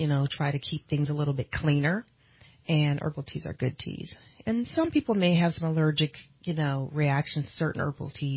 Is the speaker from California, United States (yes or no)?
yes; California, United States; And so when I grew up in the Bay Area, she would take us up to UC Berkeley